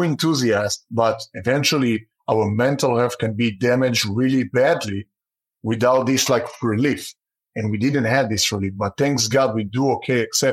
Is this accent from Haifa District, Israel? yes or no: yes; Hadera, Haifa District, Israel; So it's a city called Hadera. It's kind of like center northwest, beautiful place, amazing beach, amazing people